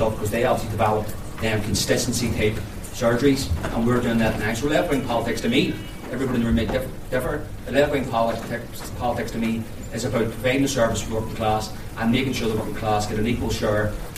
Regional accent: Belfast, Northern Ireland, United Kingdom; I come from West Belfast. I grew up in Turf Lodge. We were, like any other area in West Belfast, a very much a working class, day-by-day battle to put food on the table, and that's what my parents did.

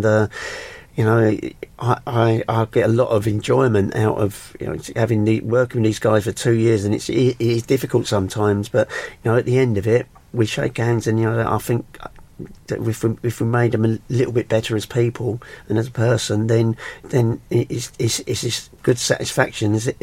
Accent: Stockwell, London, United Kingdom; I'm a London boy myself. I was born in Stockwell, and you know, I was in London for 21 years

